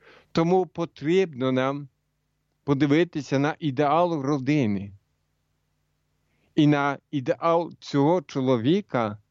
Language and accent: Ukrainian; Poland; кожну родину в Польщі, я сам з Польщі, кожну родину в Європі і у світі.